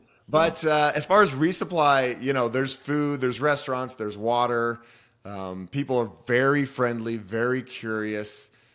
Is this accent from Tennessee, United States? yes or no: no; Boulder, Colorado, United States; You know, I grew up in Boulder in this beautiful little protected bubble. It's a beautiful city, but I didn't get out much.